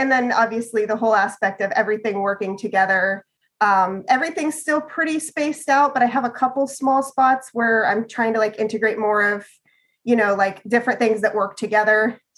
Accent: Pennsylvania, United States; Well, I mean, I grew up in Pennsylvania, up in Northwest Pennsylvania. You know, I was pretty poor growing up.

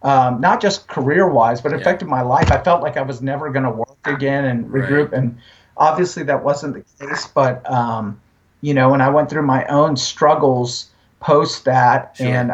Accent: Texas, United States; And outside of Austin, and I'm originally from Texas

